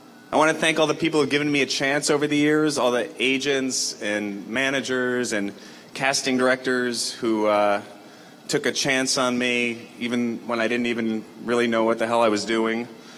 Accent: New York, United States; now in Los Angeles, United States; I grew up in New York dreaming of making movies. And when I first moved out to L.A. about 24 years ago, I lived in an apartment on Hollywood and La Brea right over there.

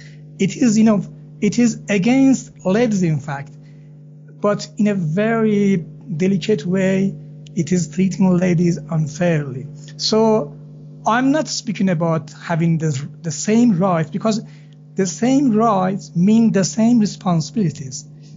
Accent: Iran; from Iran.

